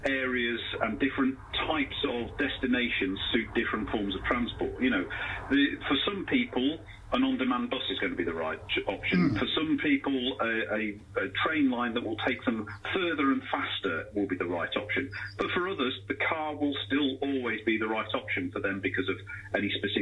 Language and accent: English; Mansfield, East Midlands, United Kingdom; Yes, well, I grew up in Mansfield at a time where it was the largest town in the UK with no railway station.